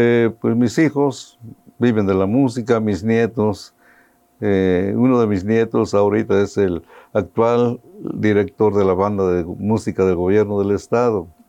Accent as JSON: {"language": "Spanish", "town": "Ocotepec", "country": "Mexico", "said": "Porque soy de aquí de Ocotepec."}